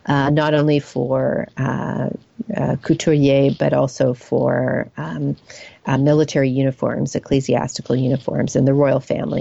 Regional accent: Canada; that's me as a Canadian. You know, the Queen is our head of state in Canada, as she is in Britain.

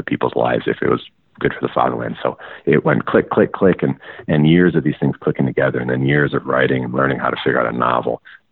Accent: Buffalo, New York, United States; So I was born in the town this university my dad teaches in, but I grew up in Buffalo, an hour away.

